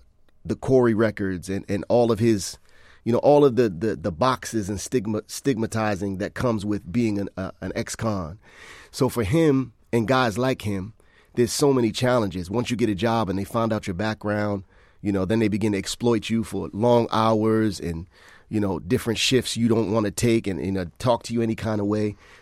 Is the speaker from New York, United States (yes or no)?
no; Boston, Massachusetts, United States; You know, socially and economically, I come from Roxbury. So, I mean, I have family and friends who are deeply involved in you know, situations like this. And I grew up around these type of people.